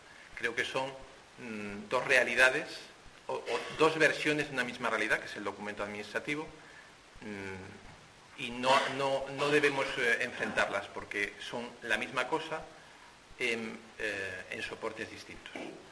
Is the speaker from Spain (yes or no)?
yes; León, Castile and León, Spain; es un placer para mí estar en León, que es mi tierra